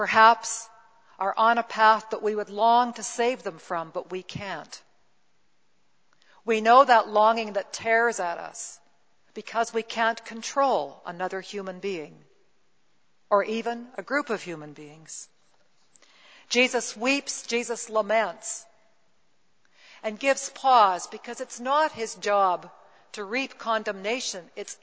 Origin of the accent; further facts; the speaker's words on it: Castlegar, British Columbia, Canada; in my hometown in Castlegar, British Columbia